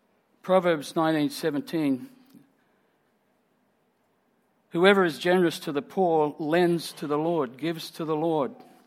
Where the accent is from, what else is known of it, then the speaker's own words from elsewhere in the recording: Sydney, New South Wales, Australia; I grew up in Sydney. I was born in Sydney. First 10 years of my life, I lived there. I was born in 1955